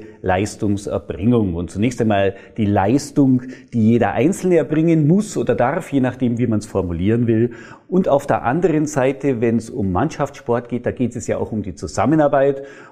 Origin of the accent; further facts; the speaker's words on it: Augsburg, Bavaria, Germany; ich bin ja Augsburger